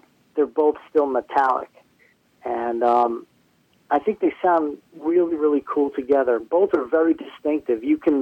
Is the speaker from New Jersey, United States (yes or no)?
yes; New Jersey, United States; growing up in the New Jersey metal scene … was like a staple, you know.